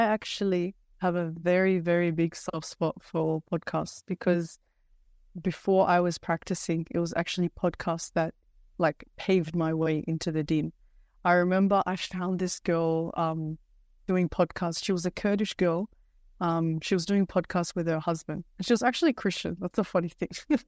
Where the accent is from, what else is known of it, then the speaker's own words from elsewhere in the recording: Pymble, New South Wales, Australia; I grew up in Pimble and I grew up here in the hills.